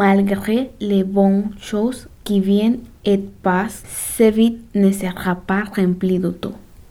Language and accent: French; Panama; Attention, je viens du Panama.